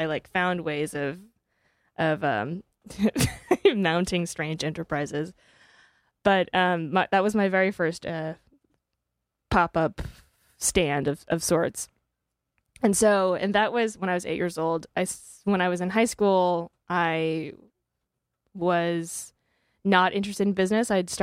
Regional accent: La Jolla, California, United States; So I was born in San Diego, California. Was born and raised in La Jolla, California. So tiny beachside.

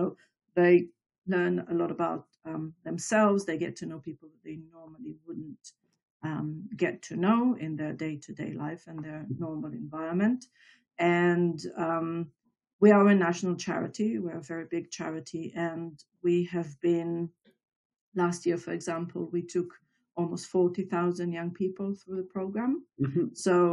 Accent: Israel; I'm from Israel originally, so I also served in the Israeli Defense Forces

